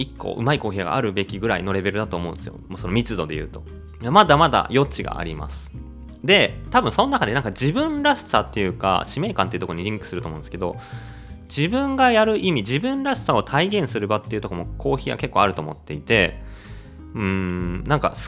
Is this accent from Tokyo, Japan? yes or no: yes; Tokyo, Japan; 東京にいて、僕は東京出身で、まあ東京以外で暮らしたことはないんですけど、東京にずっといて